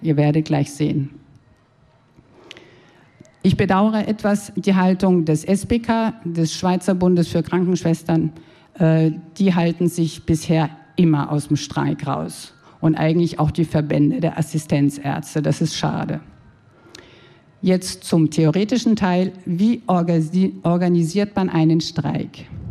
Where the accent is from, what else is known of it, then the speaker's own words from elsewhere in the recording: Freiburg, Baden-Württemberg, Germany; moved away as an adult; now in Lausanne, Switzerland; ich komme aus Deutschland, aus Freiburg und vor über 30 Jahren habe ich den Schwarzwald gegen den Genfer See ausgetauscht und ich wohne und arbeite seitdem in Lausanne.